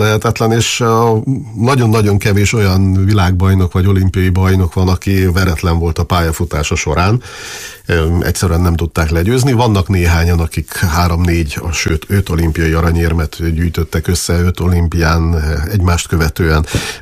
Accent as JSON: {"language": "Hungarian", "town": "Târgu Mureș", "region": "Mureș County", "country": "Romania", "said": "Marosvásárhelyiként én nagyon-nagyon szorítok neked."}